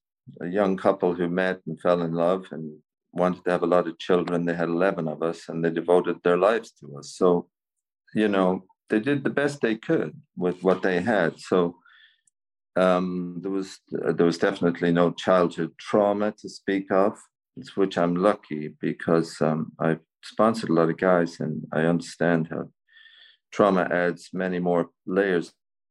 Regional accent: Cavan, Ulster, Ireland; I was born in Cavan, here in Ireland, County Cavan. I grew up there. I started drinking at a young age.

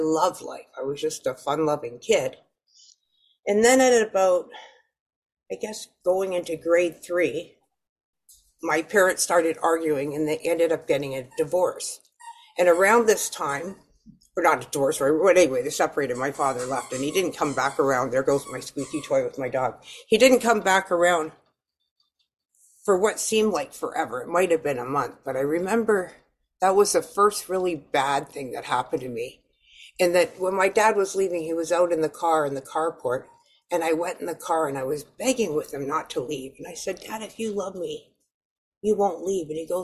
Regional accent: Fort Erie, Ontario, Canada; I'm an alcoholic from Fort Erie, Ontario, Canada.

